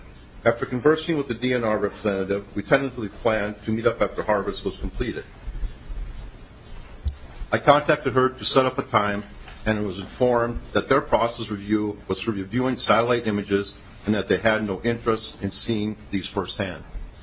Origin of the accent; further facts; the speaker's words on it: Wheaton, Minnesota, United States; I'm from Wheaton, Minnesota.